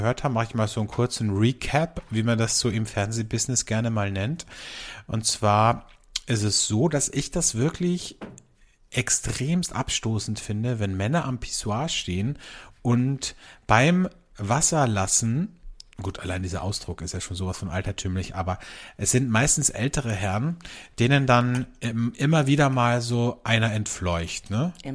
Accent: Austria; wie bei uns in Österreich, Welschriesling ist ein Schankwein

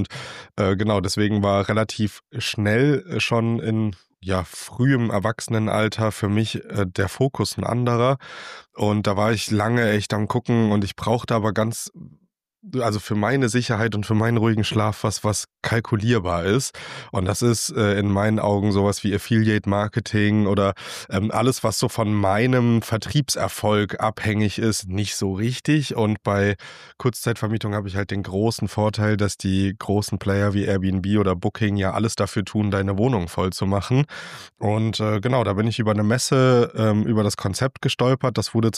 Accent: Leipzig, Saxony, Germany; Ich komme aus Leipzig

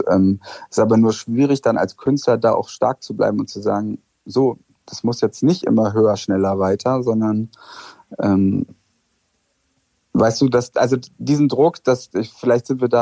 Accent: West Germany, Germany; für mich als Wessi, ich hatte mich ja verliebt in Ulf und ich bin dann nach Friedrichshain, Ost-Berlin gezogen

